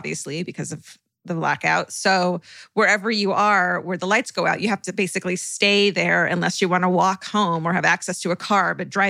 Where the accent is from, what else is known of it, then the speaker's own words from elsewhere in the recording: California, United States; Okay, I'm from Orange County.